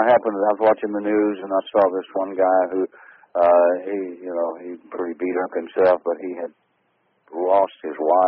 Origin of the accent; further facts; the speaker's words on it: Texas, United States; And I grew up in Texas, so we have our share of tornadoes and bad thunderstorms down in that area.